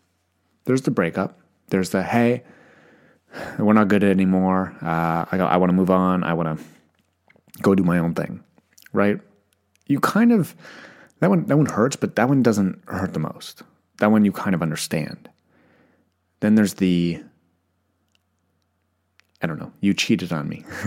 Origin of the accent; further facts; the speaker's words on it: Canada; everybody yells at me when I say grade seven because I'm Canadian. That's just what we say.